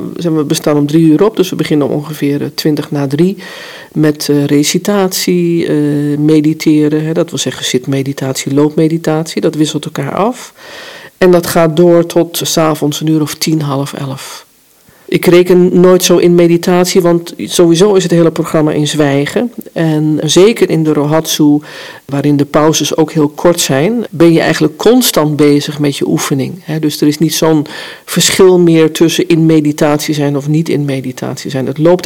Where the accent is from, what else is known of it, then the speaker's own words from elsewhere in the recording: Netherlands; woon hier nu al een jaar of 10 in Wapserveen. Ben geboren en getogen in Nederland, maar heb tijdens mijn zenleven heel veel andere culturen en landen gezien.